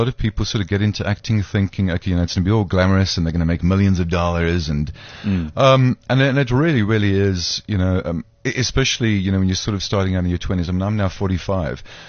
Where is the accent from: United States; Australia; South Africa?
South Africa; Cape Town, Western Cape; Cape Town, okay. Spent 4 years up in Joburg